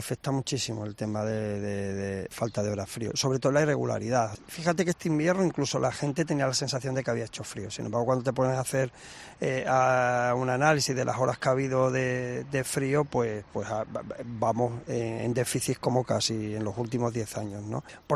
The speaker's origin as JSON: {"language": "Spanish", "town": "Jerte", "region": "Extremadura", "country": "Spain", "tie": "born or raised there", "said": "es decir, que desde que nací aquí en el Jerte, si nos dedicamos, pues hemos nacido casi debajo de un cerezo."}